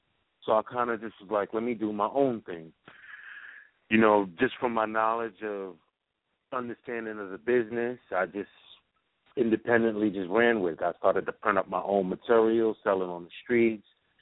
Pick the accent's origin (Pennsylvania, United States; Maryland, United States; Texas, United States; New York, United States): New York, United States; New York City; growing up in New York City.